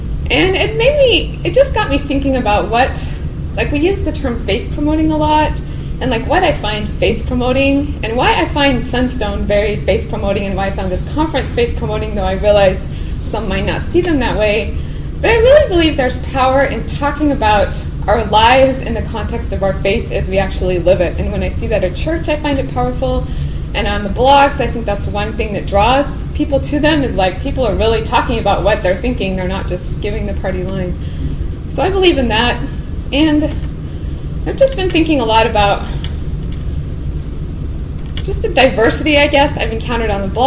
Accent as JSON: {"language": "English", "town": "Berkeley", "region": "California", "country": "United States", "said": "and I'm from Berkeley."}